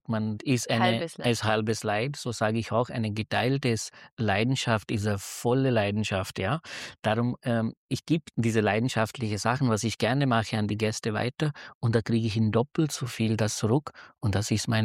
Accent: North India, India; born there; German is a second language; Geboren bin ich in Nordindien, das sind fast die Füße vom Himalayas. Das heißt, die Berge habe ich als Kind auch sehr gerne gehabt.

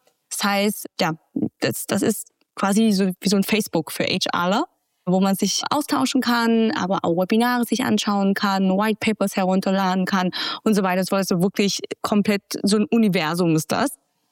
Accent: Vietnam; now in Germany; ich bin ja in Vietnam zur Schule gegangen. Das wissen, glaube ich, die wenigsten. Ich bin ja auch da geboren und aufgewachsen. Und dann bin ich erst nach Deutschland. Habe dann hier mein Abitur gemacht und dann in Dresden studiert.

